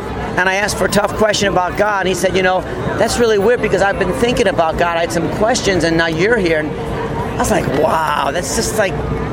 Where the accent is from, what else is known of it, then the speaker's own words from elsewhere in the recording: New York, United States; originally from New York, but now I live in New Jersey.